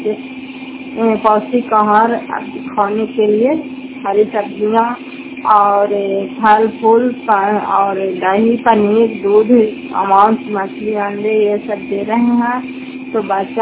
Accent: Fatehpur, Bihar, India; घर फतेहपुर पंचायत मकौता जिला नालंदा प्राकृतिक ब्लॉक की निवासी हूँ।

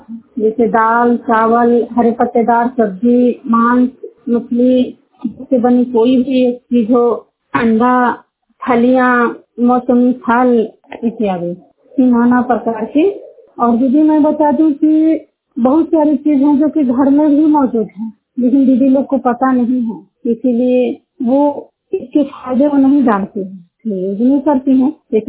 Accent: Juniyar, Bihar, India

